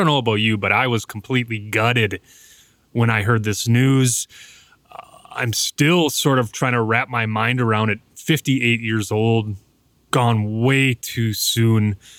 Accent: Milwaukee, Wisconsin, United States; I'm from Milwaukee, Wisconsin. I'm a big fan of 620 WTMJ out of Milwaukee.

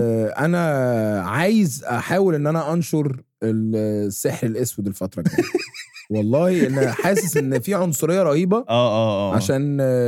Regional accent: Egypt; انتشر جدا عندنا في مصر

